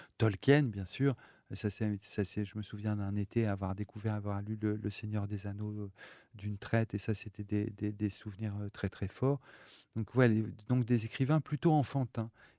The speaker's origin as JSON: {"language": "French", "town": "Roubaix", "region": "Hauts-de-France", "country": "France", "tie": "born or raised there", "said": "puisque j'ai grandi à Roubaix, qui est frontalier avec la Belgique"}